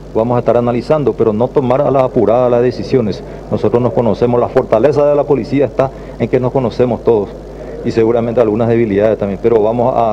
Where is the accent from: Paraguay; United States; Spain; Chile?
Paraguay; Siempre hemos salido adelante como paraguayos